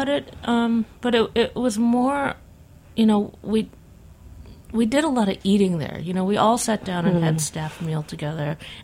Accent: Michigan, United States; growing up in Michigan, and being Asian, you know, it just, I don't know, it really set you apart

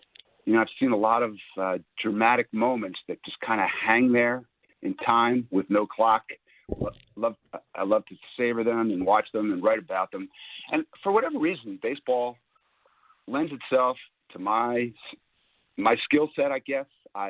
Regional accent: Philadelphia, Pennsylvania, United States; but I've never stopped being a Philadelphian. And the way Philadelphia treats me and my love for Philadelphia and all things about it has never changed.

